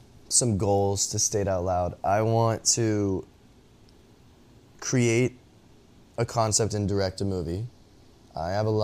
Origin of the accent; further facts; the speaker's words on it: Texas, United States; And I'm from Texas